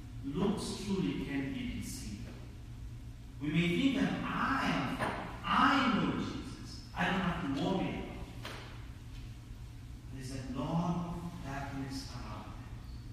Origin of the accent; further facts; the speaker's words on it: Kenya; When I was, I came from Kenya. I was born and raised.